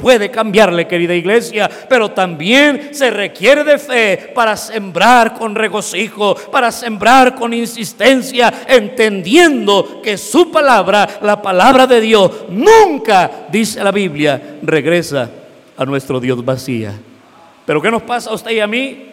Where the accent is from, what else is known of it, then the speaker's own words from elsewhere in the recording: United States; yo crecí en Estados Unidos, mi adolescencia, de mis 10 años a mis 20 años.